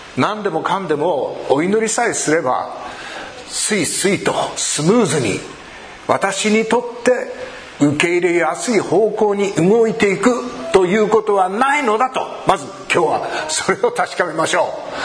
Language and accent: Japanese; Hokkaido, Japan; also born or lived in Norway; 北海道で生まれ育ちでノルウェーで、まあ、十数年過ごす中で体はもうすっかり寒冷地仕様になっておりますので